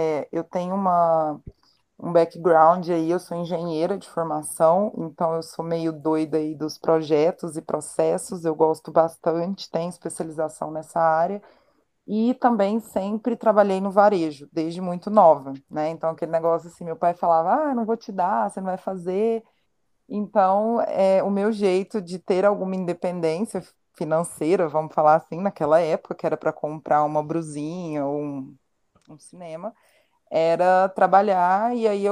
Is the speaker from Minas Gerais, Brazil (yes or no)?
yes; Minas Gerais, Brazil; vim fazer um curso de vendas em São Paulo, eu sou de Minas, né?